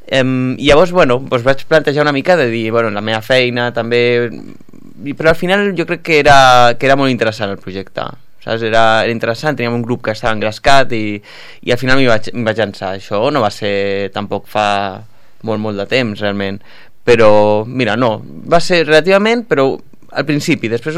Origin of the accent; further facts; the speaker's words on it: Mollet del Vallès, Catalonia, Spain; born there; now in Sant Feliu, Spain; jo com deies tu vaig néixer a Mollet, no?